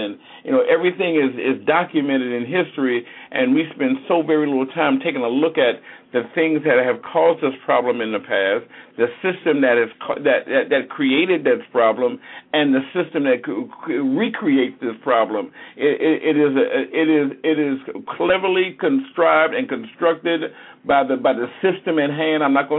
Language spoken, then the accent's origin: English; Washington, District of Columbia, United States; now in Boston, United States; I'm originally from Washington, D.C. My family's kind of comes out of Petersburg, Virginia. I am presently here in Boston, Massachusetts.